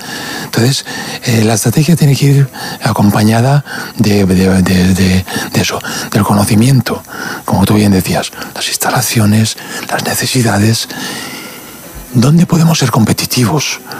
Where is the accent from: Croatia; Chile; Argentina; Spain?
Spain; Villajoyosa, Valencian Community; yo soy un enamorado de mi pueblo, lo quiero arrabiar